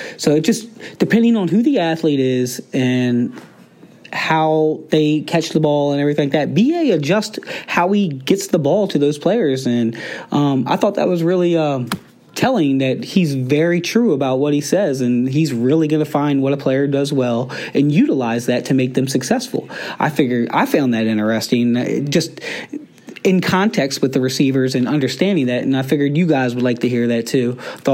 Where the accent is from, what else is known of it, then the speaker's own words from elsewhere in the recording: Maryland, United States; I'm a coach from Maryland.